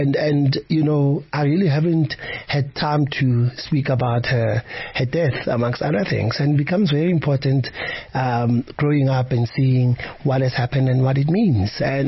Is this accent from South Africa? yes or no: yes; Soweto, Gauteng, South Africa; And you know, I grew up in Soweto, born and bred there.